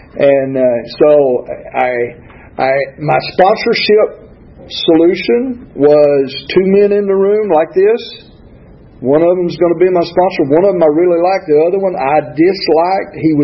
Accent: Alabama, United States; There was a black doctor, and I'm from Alabama, and I didn't realize I was racist.

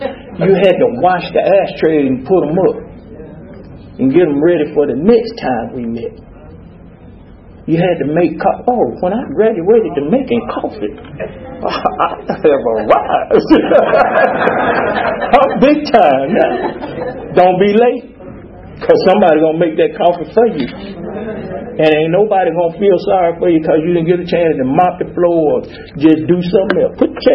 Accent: Atlanta, Georgia, United States; And I raised my hand and I said … I'm an alcoholic, I'm from Atlanta, Georgia.

